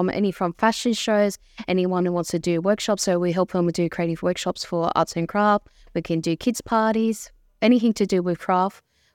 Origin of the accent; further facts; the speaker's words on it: Sydney, New South Wales, Australia; my people come from the Wurundjeri Nation. So my people come from Bathurst, near Blue Mountains, but I always lived in southwestern Sydney all my life. I was brought up in Perrywood in Fairfield. And then I always lived around southwestern Sydney